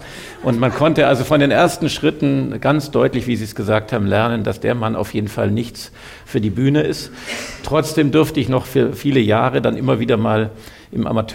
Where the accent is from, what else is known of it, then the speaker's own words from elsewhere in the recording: Bavaria, Germany; Ganz naiv als Allgäuer wusste ich gar nicht genau